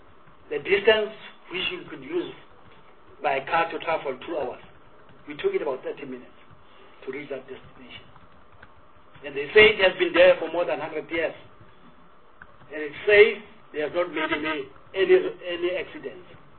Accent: Free State, South Africa; And, so as a person coming from the Free State, I'm very worried about

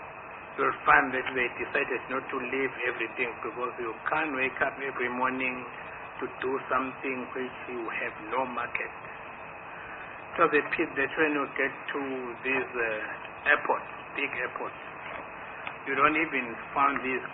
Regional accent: Nongoma, KwaZulu-Natal, South Africa; I am from Nongoma. That is where the kingdom of Wazulu belongs.

